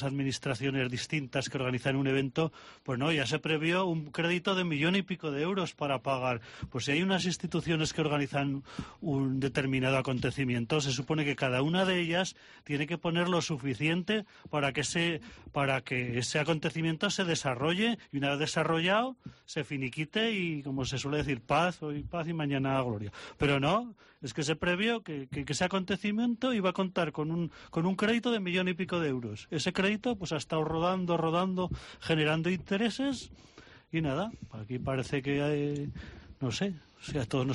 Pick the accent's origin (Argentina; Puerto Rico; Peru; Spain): Spain; Jaca, Aragon; Yo, como jaqués, como oscense y como aragonés